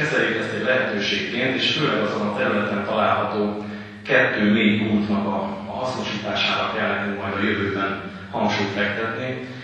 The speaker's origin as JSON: {"language": "Hungarian", "town": "Karosok", "country": "Hungary", "tie": "born or raised there", "said": "hiszen Karosokon születtem, itt nőttem fel, Karosok az otthonom"}